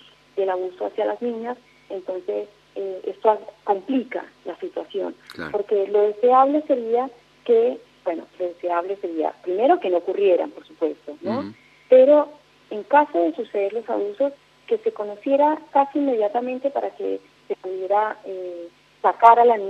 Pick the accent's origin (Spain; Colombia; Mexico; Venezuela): Colombia; now in Buenos Aires, Argentina; Soy colombiana de nacimiento, pero soy argentina